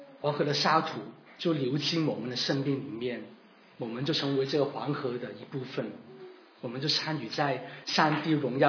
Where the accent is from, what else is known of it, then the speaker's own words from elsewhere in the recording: China; 我们中国人说追求这个字很有意思的